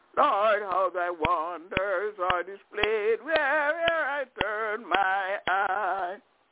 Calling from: Albany, New York, United States; I'm calling from Albany in New York.

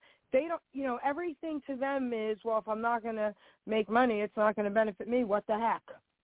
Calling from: New Jersey, United States; from New Jersey. How are you?

